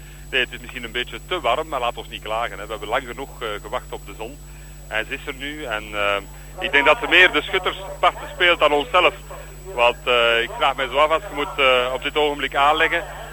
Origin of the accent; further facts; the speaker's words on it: Flanders, Belgium; Nu, dat zit ons een beetje in het bloed als Vlamingen.